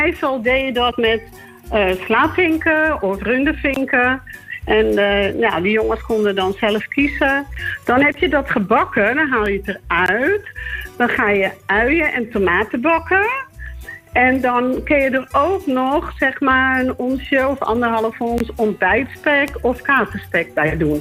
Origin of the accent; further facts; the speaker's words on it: Zaandam, North Holland, Netherlands; born there; now in Almere, Netherlands; Ik kom uit Zaandam, geboren.